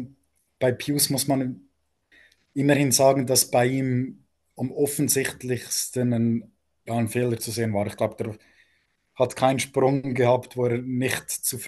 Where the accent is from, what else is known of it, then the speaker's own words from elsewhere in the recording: Switzerland; aber insgesamt hätte man sich als Schweizer mehr erhofft, definitiv.